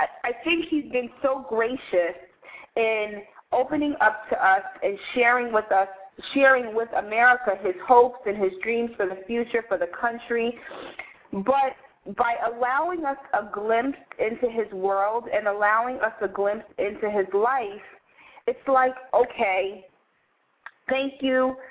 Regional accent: New York, United States; or flavors, because you know I'm from New York, flavors.

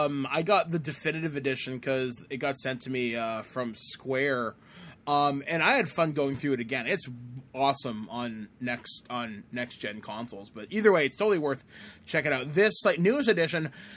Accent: Canada; I mean, being Canadian

